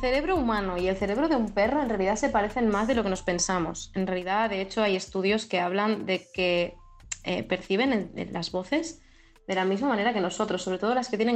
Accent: Spain; first language Catalan; Spanish is a second language; yo a los perros de por sí les hablo en catalán, es mi lengua materna, entonces yo les hablo en catalán

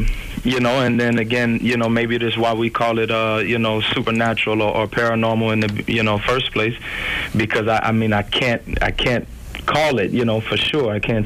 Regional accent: Cape Girardeau, Missouri, United States; I'm from Cape Girardeau, Missouri.

